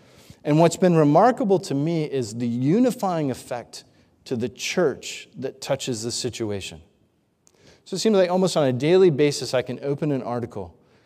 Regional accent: Northeast, United States; Many of you know I grew up in the Northeast. And sometimes when you're in the Northeast, you're walking along in the woods. And I grew up in a little town that was in every direction was 60 miles of woods and farmland.

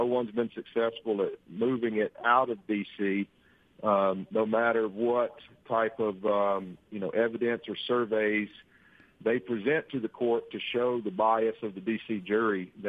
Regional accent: Blue Springs, Mississippi, United States; I'm from Blue Springs, Mississippi.

